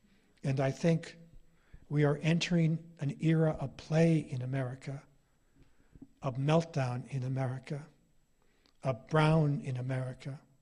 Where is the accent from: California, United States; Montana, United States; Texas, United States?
California, United States; And then it was that I was growing up in California with Vietnamese and Thais and Filipinos